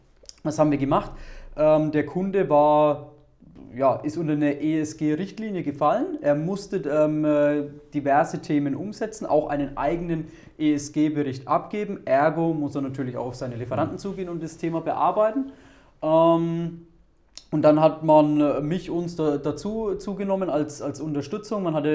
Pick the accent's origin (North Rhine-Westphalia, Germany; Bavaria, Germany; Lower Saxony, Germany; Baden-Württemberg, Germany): Bavaria, Germany; ich komme ja aus Bayern